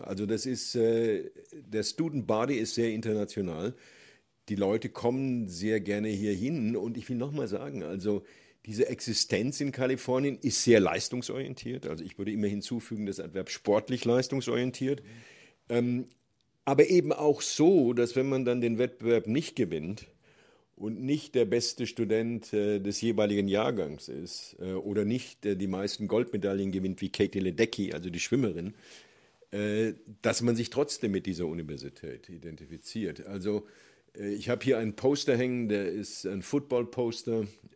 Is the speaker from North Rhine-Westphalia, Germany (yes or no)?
no; Würzburg, Bavaria, Germany; also born or lived in Munich / Stanford / Moscow / Berkeley; Also das erste Kapitel ist in Würzburg, weil das die Stadt ist, wo ich aufgewachsen bin. Aber dann gibt es Kapitel über München, wo ich studiert habe.